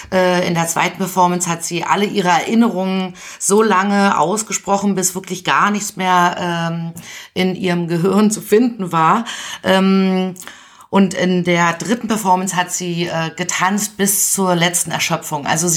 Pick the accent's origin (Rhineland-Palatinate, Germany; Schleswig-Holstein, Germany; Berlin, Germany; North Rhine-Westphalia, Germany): Berlin, Germany; Ah ja, ja, also ich komme aus Berlin, bin hier groß geworden und habe hier Architektur studiert. Dann habe ich ein paar Jahre als Städtebauerin in der Schweiz und in Holland gearbeitet.